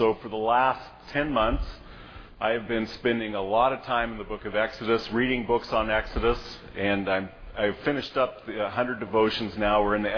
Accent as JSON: {"language": "English", "region": "Kansas", "country": "United States", "tie": "born or raised there", "also_born_or_lived": "Illinois", "moved": "yes", "said": "I grew up in Kansas. We were moving from Kansas to northern Illinois."}